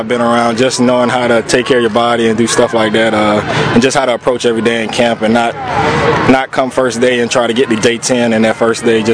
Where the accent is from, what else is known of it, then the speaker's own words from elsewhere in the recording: Miami, Florida, United States; now in Atlanta, United States; In Miami.